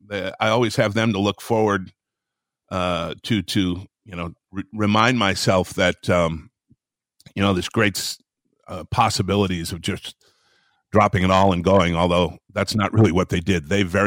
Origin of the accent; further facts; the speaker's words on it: Traverse City, Michigan, United States; And so growing up in Traverse City, we had multiple sailboats and they sailed all of the Great Lakes.